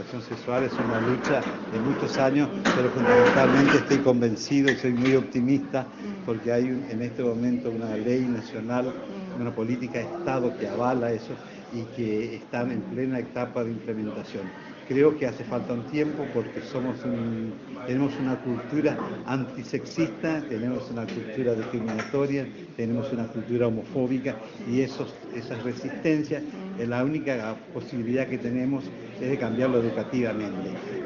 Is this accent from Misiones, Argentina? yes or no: yes; Puerto Iguazú, Misiones, Argentina; Yo soy de Puerto Iguazú, nací y criado en el monte, como yo soy Montaraz.